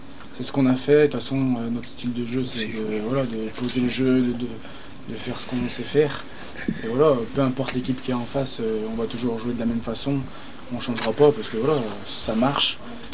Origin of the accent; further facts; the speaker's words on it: Saint-Étienne, Auvergne-Rhône-Alpes, France; Moi, je suis de Saint-Etienne